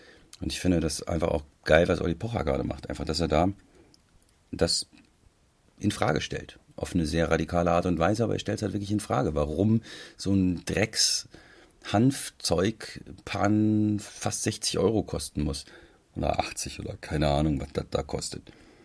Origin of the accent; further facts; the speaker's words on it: Hesse, Germany; das macht für mich als Hesse natürlich nochmal viel sympathischer.